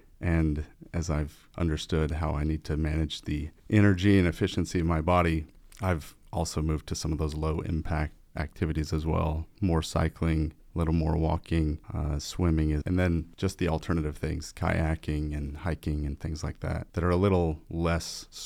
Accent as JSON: {"language": "English", "town": "Birmingham", "region": "Alabama", "country": "United States", "said": "I'm from Birmingham, Alabama."}